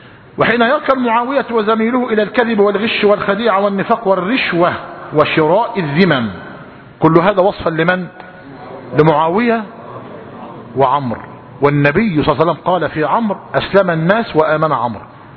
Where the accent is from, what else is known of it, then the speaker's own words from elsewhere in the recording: Egypt; مش ده اللي موجود عندنا في مصر؟ فلماذا نسبه إلى أمه؟ هذا في أرضنا